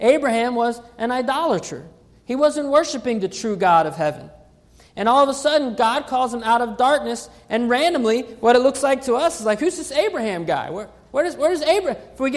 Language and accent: English; Georgia, United States; now in Fayetteville, United States; She's from Virginia and I'm from Georgia, but we relocated here.